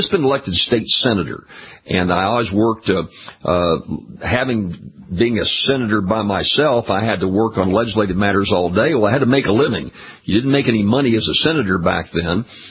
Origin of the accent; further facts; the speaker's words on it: Ferriday, Louisiana, United States; now in Baton Rouge, United States; Now, you got to remember, I'm from Faraday, Louisiana, the home